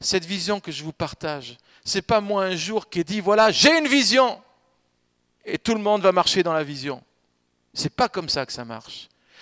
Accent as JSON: {"language": "French", "country": "France", "said": "on discute, on mange et on boit parce qu'on est français."}